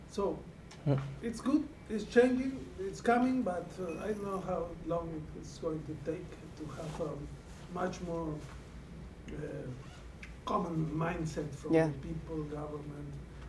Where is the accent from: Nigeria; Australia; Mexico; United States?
Mexico; Puebla; I am from the city of Puebla, close to Mexico City, about 2 hours from Mexico City.